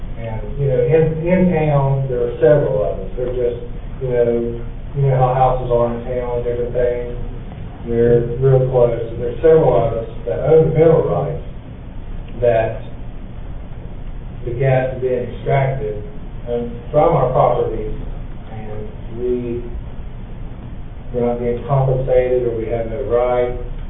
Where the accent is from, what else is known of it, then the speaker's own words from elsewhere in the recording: West Virginia, United States; I'm from Jackson County, and I'm here on behalf of myself and some concerned citizens of Ripley